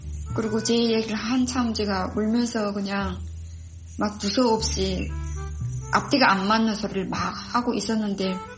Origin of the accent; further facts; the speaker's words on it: North Korea; 내가 북한에서 온 사람이어서